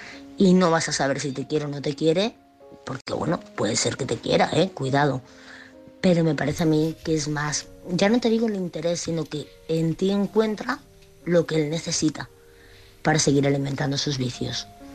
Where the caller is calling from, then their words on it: Madrid, Community of Madrid, Spain; corresponsal de Madrid.